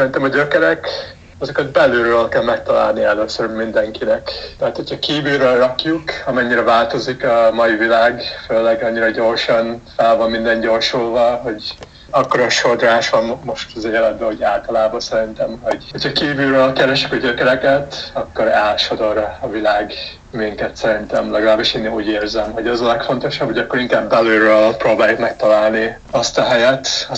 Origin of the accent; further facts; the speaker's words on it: Hungary; born there; Szóval Magyarországon itt születtem, lehet mondani, hogy itt vannak a gyökereim, valamennyire